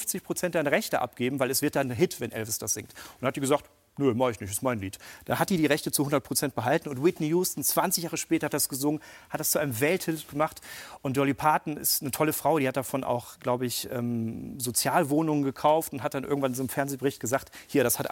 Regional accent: Germany; born there; meine Eltern sind Spätaussiedler, kamen ein bisschen später nach Deutschland und ich bin dann in Deutschland geboren.

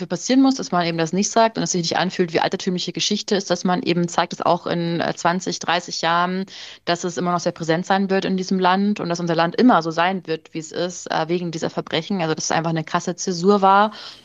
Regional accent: Mühldorf, Bavaria, Germany; Also das KZ-Auslager Mühldorfer Hart, von dem ich eben gesprochen habe, meine Heimat, sieht auch nicht aus wie ein KZ

